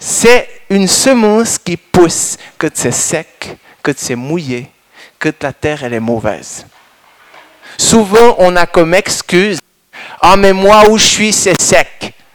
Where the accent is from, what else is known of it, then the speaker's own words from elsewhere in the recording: Moudon, Vaud, Switzerland; moi je viens de Moudon, puis longtemps je disais, ah Moudon c'est quand même difficile, hein, on a un peu de peine.